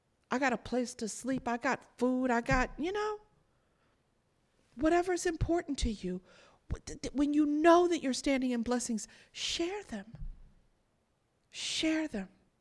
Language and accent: English; New York City, New York, United States; I'm born and raised in New York City. I'm the third of four girls.